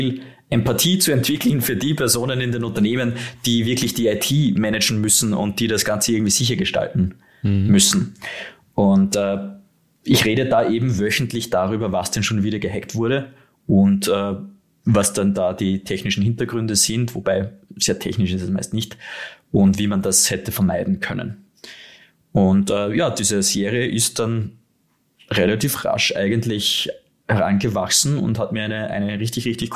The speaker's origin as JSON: {"language": "German", "country": "Austria", "said": "wie ihr vielleicht auch noch hören werdet, bin ich Österreicher und sitze hier jetzt im wunderschönen Wien"}